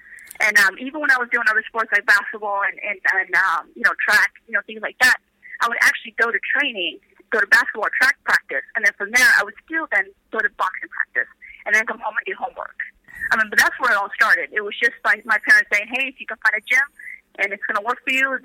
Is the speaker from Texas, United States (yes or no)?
no; Idaho, United States; moved away; But yeah, I was born and raised in Idaho. No one would expect that. I was a big country girl.